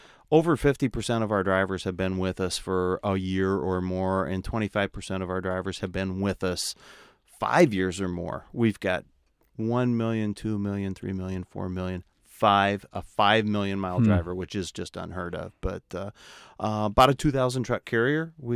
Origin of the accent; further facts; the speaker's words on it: Iowa, United States; Well, I grew up in Iowa, Northeast Iowa, almost Wisconsin.